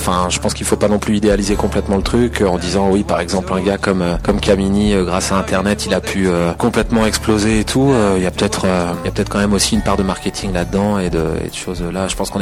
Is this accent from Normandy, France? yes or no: yes; Normandy, France; et on est normand, ça se passe en Normandie